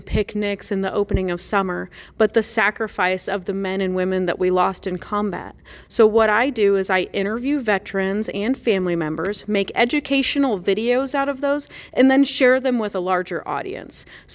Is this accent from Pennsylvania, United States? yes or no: no; Boone, Iowa, United States; I'm from Boone, Iowa, which is a huge National Guard community. I grew up in a military family.